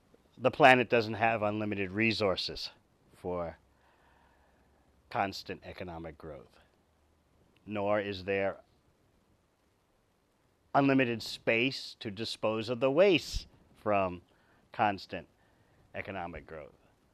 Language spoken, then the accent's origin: English; New York City, New York, United States; born there; I was not born in India. As you heard, I was born in New York City.